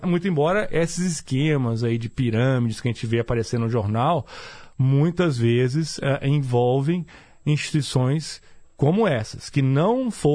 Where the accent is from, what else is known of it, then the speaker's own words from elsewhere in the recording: Minas Gerais, Brazil; a gente é mineiro, a gente é desconfiado